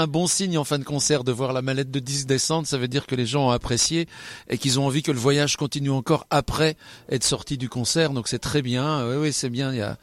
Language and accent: French; Sedan, Grand Est, France; born there; now in Bar-le-Duc, France; Voilà, je suis né à Sedan, mais maintenant j'habite à Bar-le-Duc, en Meuse, dans le Grand Est.